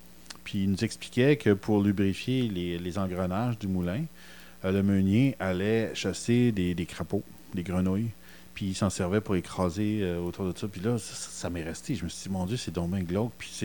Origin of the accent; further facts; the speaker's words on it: Quebec, Canada; Je suis conscient que je viens de l'Outaouais, mais j'adore le Québec maritime.